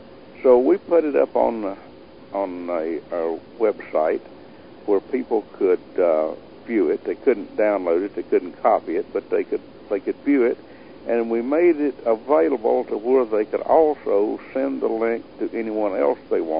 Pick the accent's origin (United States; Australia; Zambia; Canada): United States; accent: hillbilly; They might not understand my hillbilly accent.